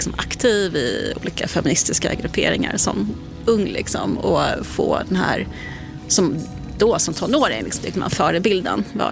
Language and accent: Swedish; Uppsala, Uppsala County, Sweden; Jag minns ju hur jag var på premiären i Uppsala där jag växte upp då.